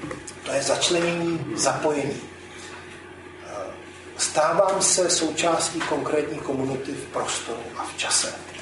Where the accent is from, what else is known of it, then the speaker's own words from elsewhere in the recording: Prague, Czechia; já rodilý Pražák